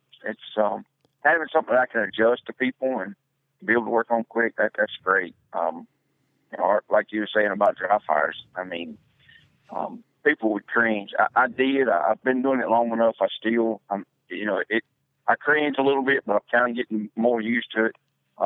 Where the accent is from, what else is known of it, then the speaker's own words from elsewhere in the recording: Alabama, United States; No, I actually lived in Alabama. When I first started, I'm originally from Alabama, and we lived in central Alabama.